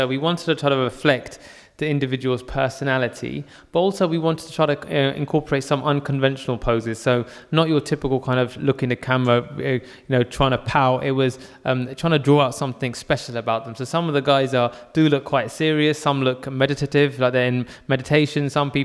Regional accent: United Kingdom; we were looking to do a personal project that reflected our heritage as Indian Sikhs and also kind of showed our upbringing as a young British guy.

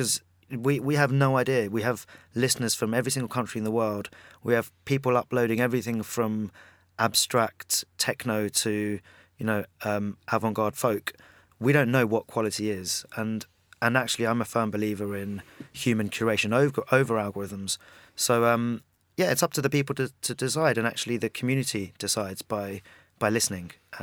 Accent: United Kingdom; And It's kind of refreshing, actually, in an age, especially as a Brit.

